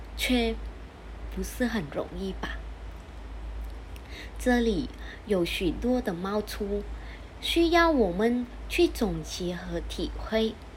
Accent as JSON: {"language": "Chinese", "country": "Vietnam", "second_language": "Chinese", "moved": "yes", "said": "我是来自越南的，然后我家庭是在农村。"}